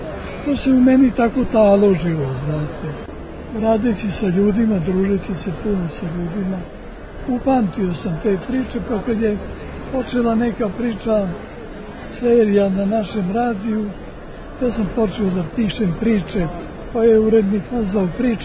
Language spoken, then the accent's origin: Serbian; Melenci, Vojvodina, Serbia; born there; Ja sam rođen u Melincima.